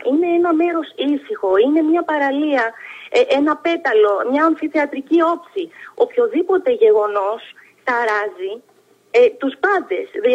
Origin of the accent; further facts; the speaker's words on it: Hydra, Attica, Greece; η Ίδρα είναι ένα πολύ φιλήσυχο μέρος, με φιλόξενους κατοίκους. Τρύπουμε πάρα πολύ που έχει διασυρθεί το νησί μου